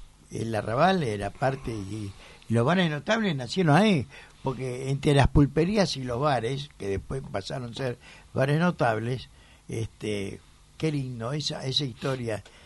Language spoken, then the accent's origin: Spanish; Buenos Aires, Argentina; Que eso, yo como porteño, tiene una historia.